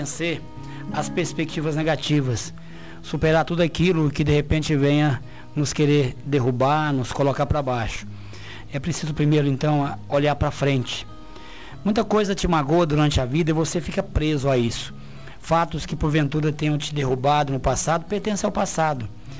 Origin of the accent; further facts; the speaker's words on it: Aparecida de Minas, Minas Gerais, Brazil; sou casado com a Vânia, pai do Alexandre, pai da Maria Clara … sou de Aparecida de Minas